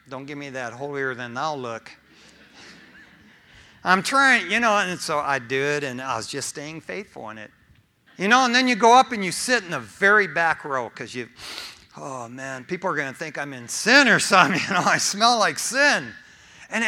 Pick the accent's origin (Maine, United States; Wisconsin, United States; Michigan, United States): Michigan, United States; East Detroit; I grew up in East Detroit, Michigan, the Motor City capital of the world.